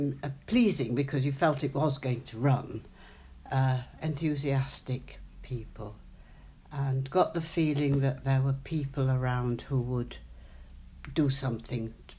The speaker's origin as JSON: {"language": "English", "town": "Menston", "region": "Yorkshire and the Humber", "country": "United Kingdom", "tie": "born or raised there", "also_born_or_lived": "Horsforth", "said": "I was born in Horsforth and I lived in Menston, Burley, all my life until I left."}